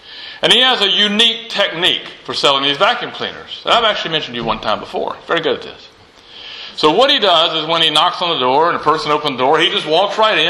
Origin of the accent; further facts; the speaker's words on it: Asheville, North Carolina, United States; near my hometown of Asheville.